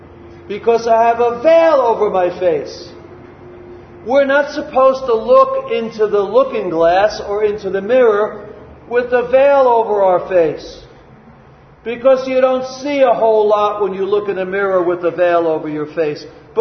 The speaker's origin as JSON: {"language": "English", "region": "New York", "country": "United States", "said": "you'd probably think I was going to rob you because I'm from New York."}